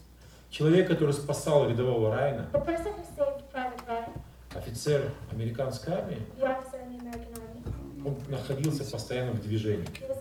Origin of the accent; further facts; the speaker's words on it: Siberia, Russia; Мы из Сибири.